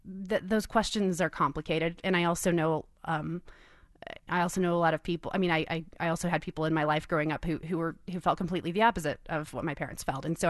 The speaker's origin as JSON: {"language": "English", "town": "Kansas City", "region": "Missouri", "country": "United States", "tie": "born or raised there", "said": "Yes, I grew up conservative Christian in Kansas City, Missouri. Went to a Christian school."}